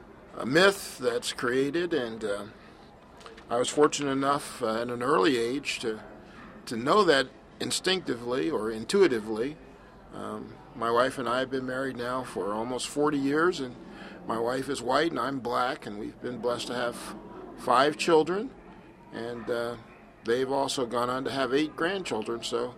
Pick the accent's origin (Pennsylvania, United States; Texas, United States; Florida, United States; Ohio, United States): Ohio, United States; now in New York, United States; And that was basically the world we grew up in. I found out that that wasn't really the case when I moved from Ohio to New York.